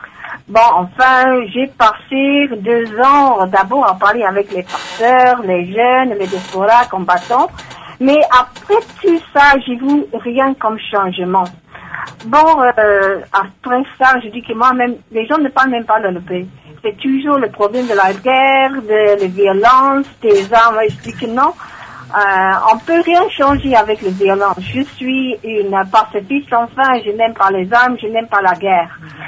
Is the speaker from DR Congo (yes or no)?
yes; DR Congo; now in Liverpool, United Kingdom